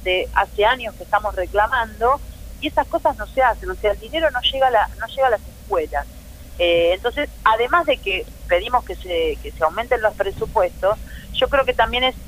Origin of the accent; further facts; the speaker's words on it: Quilmes, Buenos Aires Province, Argentina; yo soy de Quilmes, por ejemplo.